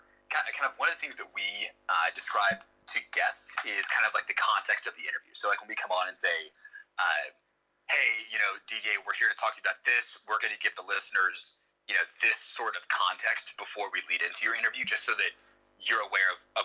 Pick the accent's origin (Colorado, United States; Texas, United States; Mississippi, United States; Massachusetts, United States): Colorado, United States; Denver; I spent some time in London and have now moved back to my hometown of Denver.